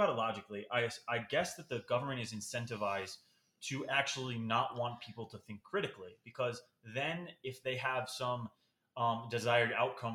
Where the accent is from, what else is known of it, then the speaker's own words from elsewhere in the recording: Mississippi, United States; I grew up in Mississippi my whole entire life, and I'm in a kinship group with my family.